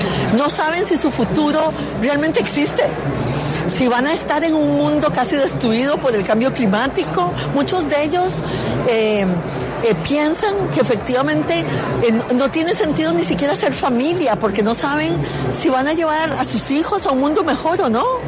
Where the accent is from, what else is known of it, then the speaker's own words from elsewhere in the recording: Costa Rica; Yo soy de Costa Rica, tengo la democracia en mis venas